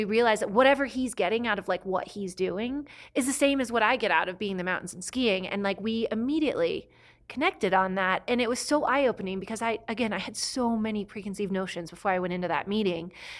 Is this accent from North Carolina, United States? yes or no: no; California, United States; And I'm from California.